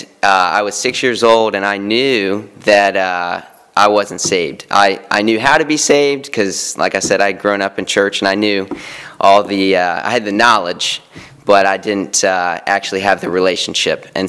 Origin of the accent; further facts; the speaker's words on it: Juneau, Alaska, United States; So I was born in 1995 in Juneau, Alaska, to a missionary family. And as a result of that, I kind of grew up in church